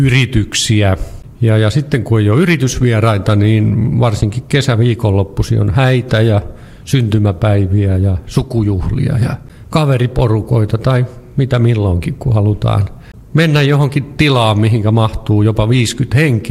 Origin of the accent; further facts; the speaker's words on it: Vaasa, Ostrobothnia, Finland; now in Björköby, Finland; olen ihan paljasjalkainen vaasalainen, että Hietalahden poikia. Ja nykyään asun kyllä Järpyyssä, että vähän on B-kirjainta siellä paikan nimessä.